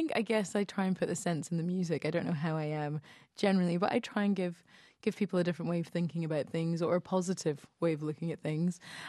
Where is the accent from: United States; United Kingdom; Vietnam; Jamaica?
United Kingdom; Scotland; growing up in Scotland as well, being kind of the only mixed race family in this very small village